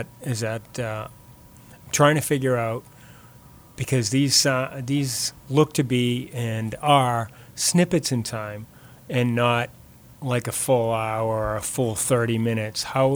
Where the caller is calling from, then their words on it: Framingham, Massachusetts, United States; I am calling from Framingham, Massachusetts